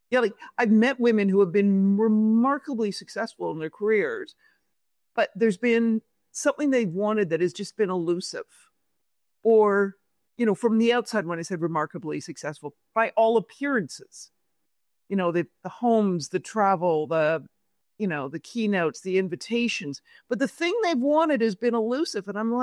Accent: New York, United States; or just me being New Yorker telling her, I think it's all a bunch of crap.

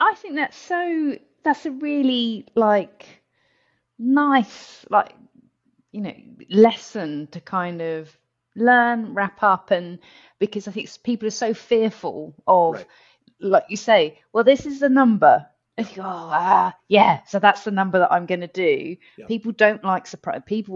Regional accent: United Kingdom; that's because I'm British, John.

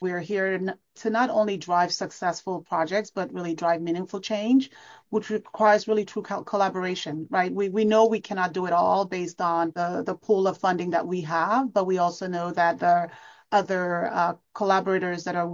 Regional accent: Cameroon; moved away; So originally from Cameroon, West Africa, I always go back, I've shared this story before, to growing up in Cameroon and spending time in a small town called Likumba in Cameroon where my grandparents lived.

